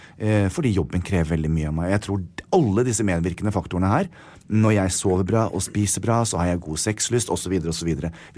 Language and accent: Norwegian; United States; now in Norway; Jeg kommer fra USA